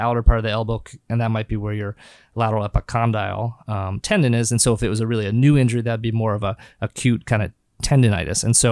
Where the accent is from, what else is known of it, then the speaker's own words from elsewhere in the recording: Pacific Northwest, United States; and then they stayed there and had me and my sister and never left. So I grew up in the Northwest.